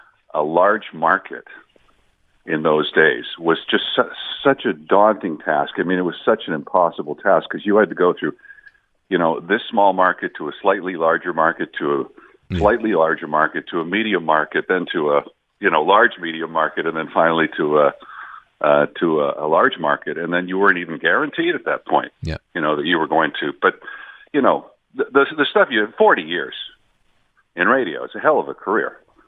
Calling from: Pointe-Claire, Quebec, Canada; I'm calling from Point Claire.

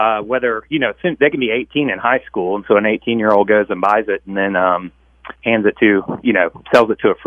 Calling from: South Carolina, United States; South Carolina. Yep, South

